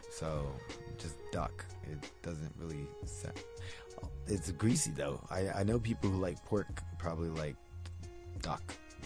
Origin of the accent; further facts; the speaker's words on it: United States; I'm an American, though. I like food in America better.